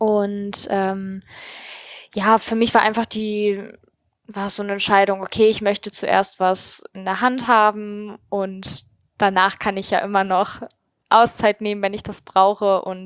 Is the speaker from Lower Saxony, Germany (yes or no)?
yes; Jever, Lower Saxony, Germany; born there; Also man muss dazu sagen, dass ich nicht aus Remscheid komme. Ich bin in Jever geboren, das kennen die wahrscheinlich die meisten von dem Bier, von dem Jever-Bier.